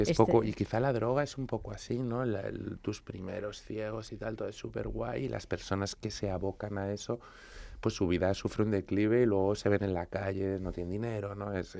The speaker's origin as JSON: {"language": "Spanish", "town": "Cambrils", "region": "Catalonia", "country": "Spain", "tie": "born or raised there", "said": "elijo Cambrils, que es mi pueblo donde yo he crecido"}